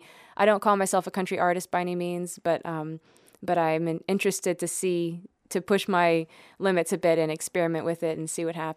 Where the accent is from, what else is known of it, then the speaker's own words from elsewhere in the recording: Lafayette, Louisiana, United States; Ooh, well, a lot of Cajun music. That was a big part of the culture down there.